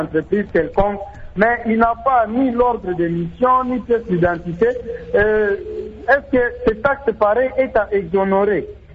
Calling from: Kananga, Kasaï-Central, DR Congo; Mais malgré cela, je vois ici chez nous à Kananga, il y a une multiplicité de taxes

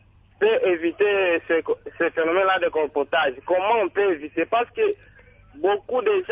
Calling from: Kindu, Maniema, DR Congo; Oui, ce problème-là de colportage est ici, est également ici chez nous à Kindu.

